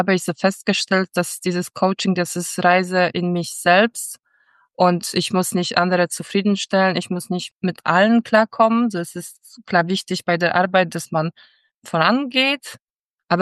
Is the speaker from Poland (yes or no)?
yes; Krakow, Lesser Poland, Poland; German is a second language; moved away as an adult; now in Hamburg, Germany; ich bin 35 Jahre alt. Ich arbeite in Finanzen und Rechnungswesen. Ich komme ursprünglich aus Krakau, aus Polen und ich bin seit über 10 Jahren in Deutschland. Ich wohne in Hamburg.